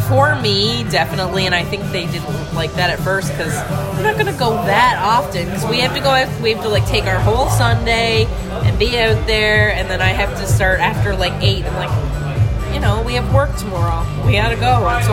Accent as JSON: {"language": "English", "region": "Newfoundland and Labrador", "country": "Canada", "said": "We're all from Newfoundland"}